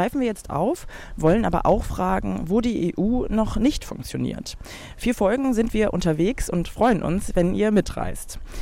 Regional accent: Cologne, North Rhine-Westphalia, Germany; Ich komme ja aus Köln und da hat man viele Schulausflüge, Urlaube dorthin gemacht

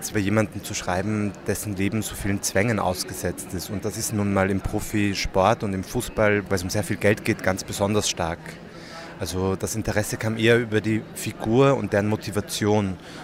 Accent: Austria; Also als Österreicher ist es natürlich schwierig

